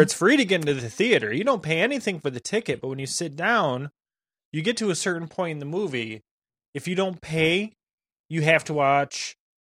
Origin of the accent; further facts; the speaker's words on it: England, United Kingdom; you're American. I'm English.